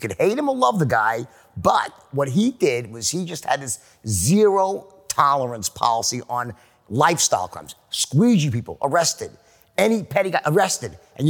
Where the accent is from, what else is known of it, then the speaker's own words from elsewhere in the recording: New York, United States; You know, we come from Long Island.